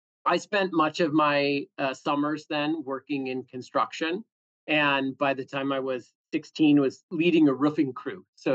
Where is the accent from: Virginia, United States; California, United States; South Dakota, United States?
South Dakota, United States; Sioux Falls; I grew up in just outside of Sioux Falls, South Dakota.